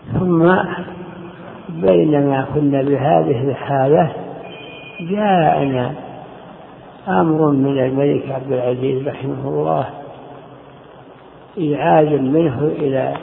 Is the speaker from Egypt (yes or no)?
no; Unaizah, Al-Qassim, Saudi Arabia; born there; أنا كنت أنا من مواليد عنيزة القصيم